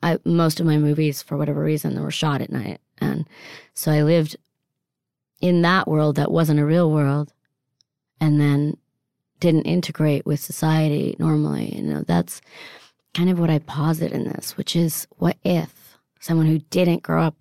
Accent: Italy; And I don't know if it's because I grew up in Italy, but speaking with my hands, that's how I express myself more

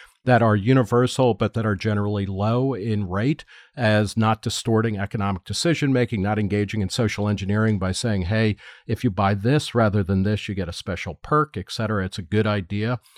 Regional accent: New Jersey, United States; And I immediately repaired to the latest update of my home state of New Jersey, which in 2008 clarified what it charges sales tax on.

